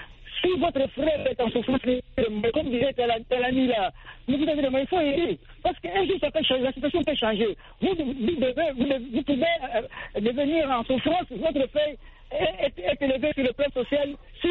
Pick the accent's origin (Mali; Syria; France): Mali; surtout chez nous au Mali.